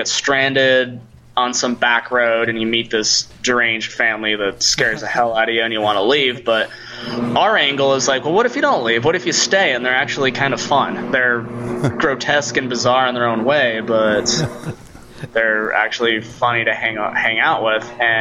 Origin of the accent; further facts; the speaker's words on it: Wyoming, United States; I'm from Wyoming, so I wanted to be this kind of country bumpkin.